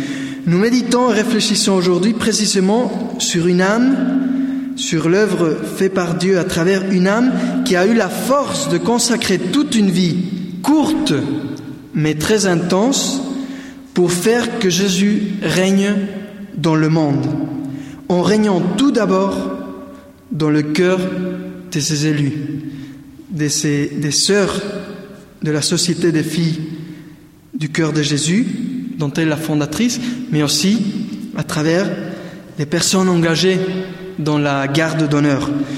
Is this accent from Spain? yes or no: yes; Spain; French is a second language; dans un jour très particulier pour un Espagnol. Je viens de l'Espagne